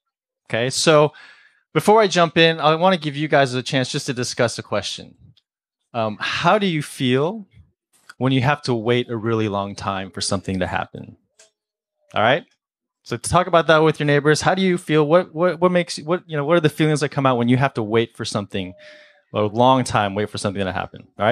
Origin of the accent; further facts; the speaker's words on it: Chicago, Illinois, United States; So I grew up, I was born and raised in Chicago.